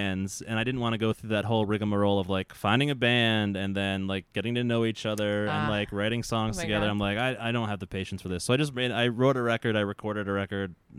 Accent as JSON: {"language": "English", "region": "Connecticut", "country": "United States", "tie": "born or raised there", "said": "Yeah, so none of these, I mean, I grew up in Connecticut, so everyone I knew."}